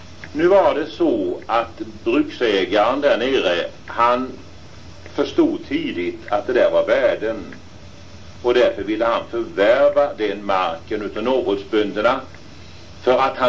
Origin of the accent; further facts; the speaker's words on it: Lunnagården, Sweden; då är vi uppe i min hemtrakt, Lunnagården.